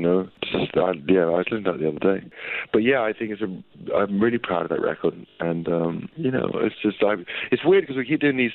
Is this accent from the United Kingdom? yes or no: yes; London, United Kingdom; growing up in where I grew up in North London